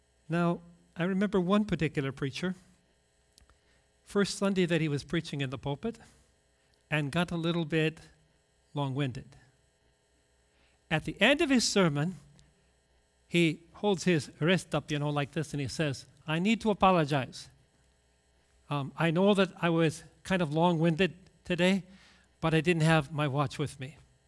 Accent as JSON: {"language": "English", "town": "Richmond", "region": "Wisconsin", "country": "United States", "tie": "born or raised there", "said": "Now, when I was growing up in Richmond, Wisconsin, my preacher, my pastor, Pastor Eugene Weckander, he would always begin his sermon"}